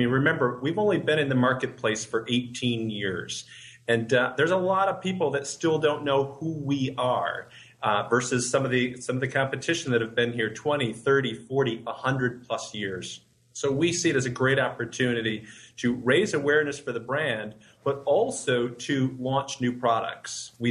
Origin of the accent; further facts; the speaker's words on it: Flint, Michigan, United States; So I grew up right outside of Flint, Michigan